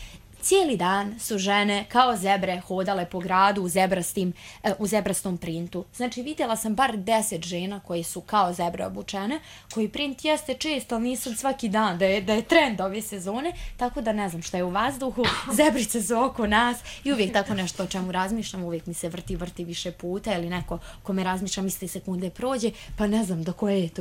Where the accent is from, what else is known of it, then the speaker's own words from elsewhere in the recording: Pančevo, Vojvodina, Serbia; Kažem, pa nisam ja odavde, ja sam iz Pančeva.